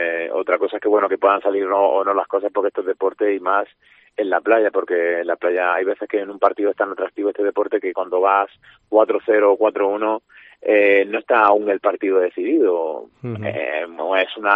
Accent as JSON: {"language": "Spanish", "country": "Spain", "moved": "as an adult", "lives_now": "Prague, Czech Republic", "said": "En el equipo solo estamos tres extranjeros, somos tres españoles."}